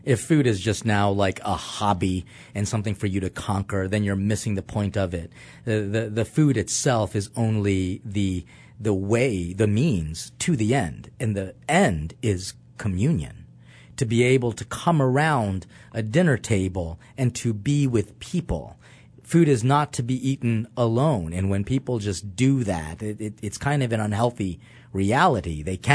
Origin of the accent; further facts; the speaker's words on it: Baltimore, Maryland, United States; also born or lived in Philippines / Italy; originally from the Philippines, came to America when I was about 2 years old. Baltimore has always been home and lived there, except for the times when I lived in Italy, in the Vatican, studying as a seminarian